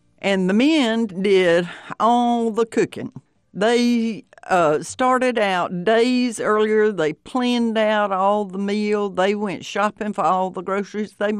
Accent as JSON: {"language": "English", "town": "Valdosta", "region": "Georgia", "country": "United States", "tie": "born or raised there", "said": "I was born and reared in Valdosta, went to college there, married a college professor, and worked at the paper."}